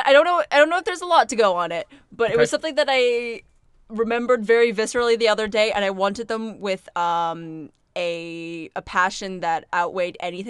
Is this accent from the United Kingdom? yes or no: yes; Scotland, United Kingdom; Like, look, I'm here as your Scottish contingent. I can ruin Iron Brew.